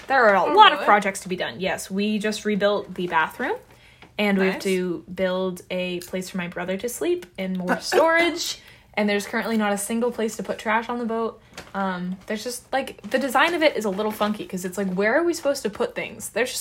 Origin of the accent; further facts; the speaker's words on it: United Kingdom; No, I'm more British than German, though.